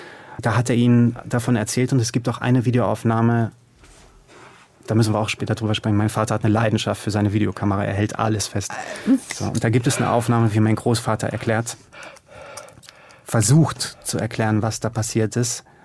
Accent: Târgu Mureș, Mureș County, Romania; in meiner Heimatstadt, in Târgu Mureș, in Neumarkt, ist jetzt keine große deutsche Minderheit. Das ist relativ klein.

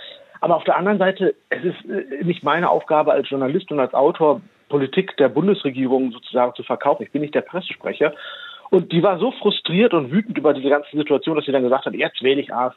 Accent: Germany; born there; ich bin ja Deutscher mit Migrationsgeschichte. Ich selbst bin zwar in Deutschland geboren, aber meine Eltern sind aus Pakistan gekommen, haben Wurzeln in Indien.

